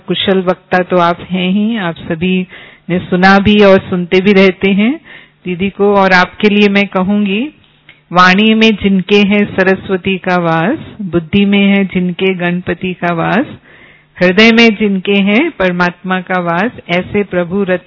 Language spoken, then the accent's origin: Hindi; Kota, Rajasthan, India; मैं निकली राजस्थान से हूँ